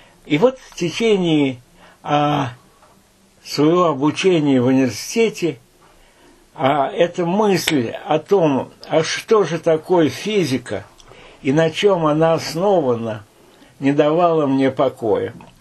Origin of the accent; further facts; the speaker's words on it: Voronezh, Voronezh Oblast, Russia; Когда я попал из Воронежа, разрушенного почти до основания немцами